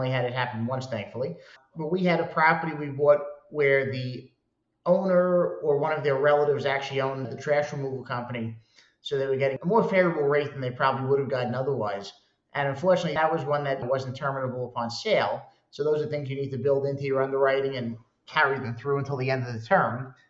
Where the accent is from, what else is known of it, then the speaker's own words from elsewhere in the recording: New York, United States; Originally, I'm from New York, and I worked for a guy who did some multifamily investing